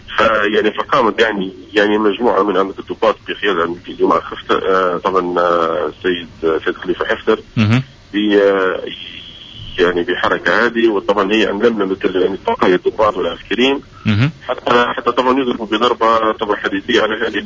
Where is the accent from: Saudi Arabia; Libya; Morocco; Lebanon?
Libya; ككلنا كليبيين وكليبيين يعني ككل